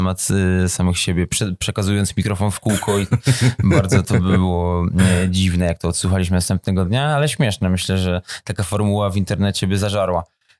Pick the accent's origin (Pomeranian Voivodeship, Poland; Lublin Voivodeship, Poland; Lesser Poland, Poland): Lesser Poland, Poland; Kraków; now in Warsaw, Poland; a mimo, że jestem Krakusem, to już...